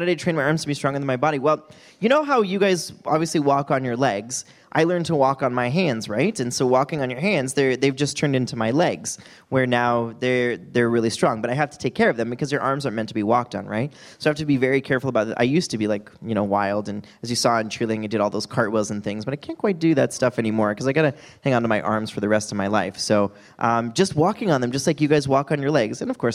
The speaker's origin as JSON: {"language": "English", "region": "Wyoming", "country": "United States", "tie": "born or raised there", "said": "My street that I grew up on in Wyoming was called Rosewood, which I always thought was so cool."}